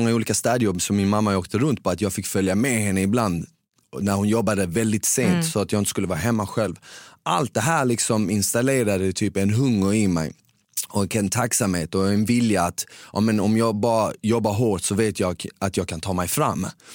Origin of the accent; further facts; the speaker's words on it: Malmö, Skåne, Sweden; accent: Skåne; also born or lived in Bosnia; Som ni hör så är jag från Skåne. Men jag är född i Bosnien. Jag kom till Sverige när jag var 3 år gammal som flykting med mina föräldrar.